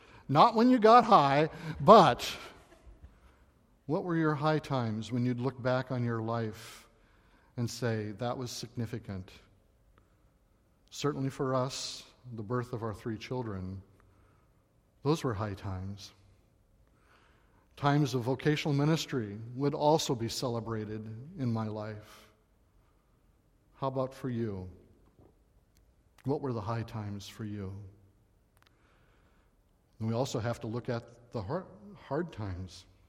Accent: Great Falls, Montana, United States; born there; Deaconess Hospital in Great Falls, Montana. I was born on Christmas Day.

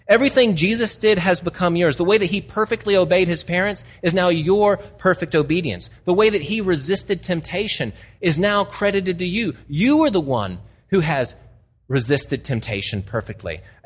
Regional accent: Texas, United States; born there; I always tell them, I was born in Texas, and I was the fourth of five boys, and I love to play sports.

